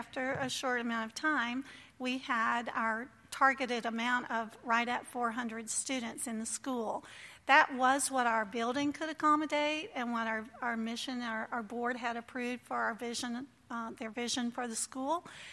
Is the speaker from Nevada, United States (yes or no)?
no; Fairhope, Alabama, United States; I am from Fairhope, Alabama. I know you can't tell that I'm from the South.